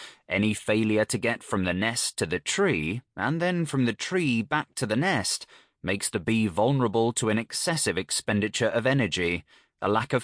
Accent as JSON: {"language": "English", "town": "Tours", "region": "Centre-Val de Loire", "country": "France", "tie": "born or raised there", "said": "I often get lost in my hometown, even when going to places regularly visited by tourists. What is perhaps the most annoying is that my poor ability to navigate isn't specific to Tours."}